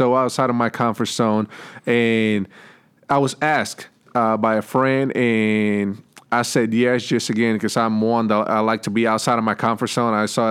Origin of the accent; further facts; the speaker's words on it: Puerto Rico; I come from Puerto Rico, where the average household income is like $18,000 a year, right? That was in my household. My parents were middle class